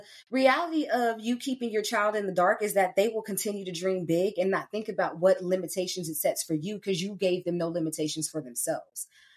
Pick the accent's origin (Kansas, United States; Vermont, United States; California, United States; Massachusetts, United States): California, United States; Again, growing up in California, the image that I saw of other places in in the continental North America.